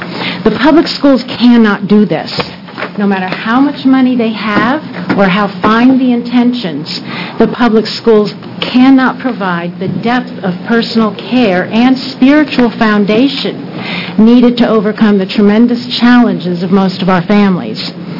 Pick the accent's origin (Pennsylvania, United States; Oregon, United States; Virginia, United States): Oregon, United States; Beaverton; from Beaverton, and I'll try to talk really fast.